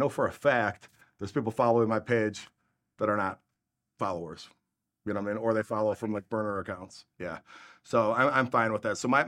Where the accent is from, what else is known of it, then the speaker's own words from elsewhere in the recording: Schaumburg, Illinois, United States; We're normal people in Schaumburg. We don't go to country clubs and all this stuff, you know? So I'm from Schaumburg.